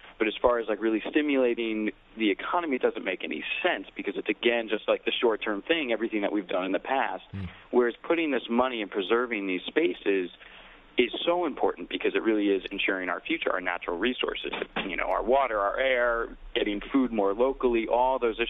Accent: New Jersey, United States; what I saw in the area where I grew up in New Jersey is more tract houses, more McMansions being built.

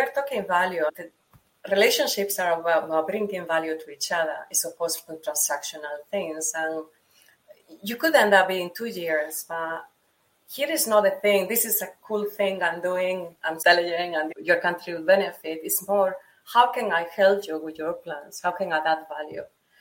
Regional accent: Spain; English is a second language; I'm originally from Europe, from Spain, we will end up importing some of those innovations.

